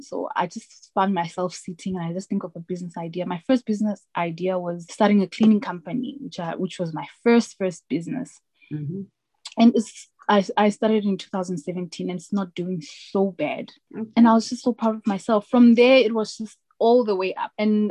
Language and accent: English; Harare, Zimbabwe; now in South Africa; I was born in Harare, the capital city of Zimbabwe. That's where I grew up. And I only moved to South Africa in 2009.